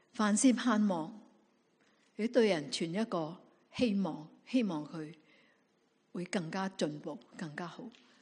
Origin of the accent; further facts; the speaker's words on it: China; 所以我们中国人说养儿100岁长忧99